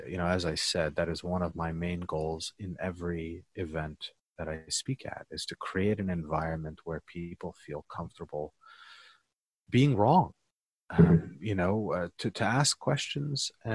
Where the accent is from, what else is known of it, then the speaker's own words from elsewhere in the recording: United States; there were so many other influences, just, you know, growing up in America that I didn't even recognize